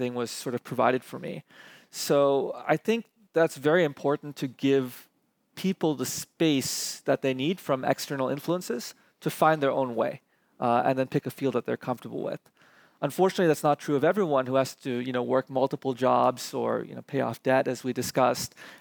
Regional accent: California, United States; I remember growing up near Stanford

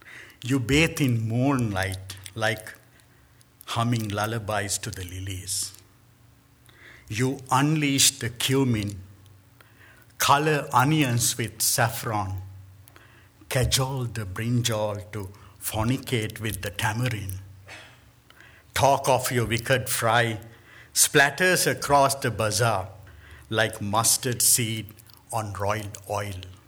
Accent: Sri Lanka; first language Sinhalese; English is a second language; It's written in my native tongue, Sinhalese. So since you don't understand it, I can say it was a fabulous poem. I thought you might like to hear what our language sounds like.

